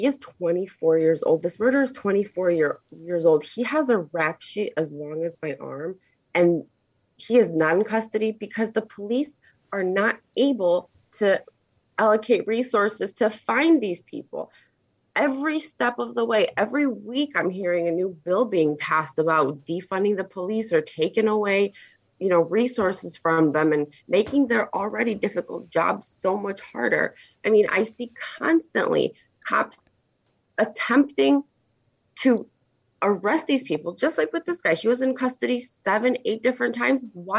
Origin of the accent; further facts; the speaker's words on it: Chicago, Illinois, United States; moved away as an adult; I grew up in Chicago, and we ran away from Chicago back in 2013 when the crime started getting bad.